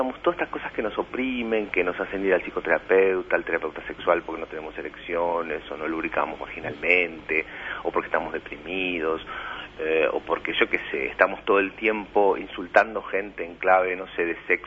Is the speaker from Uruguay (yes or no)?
yes; Uruguay; no solo como uruguayos y uruguayas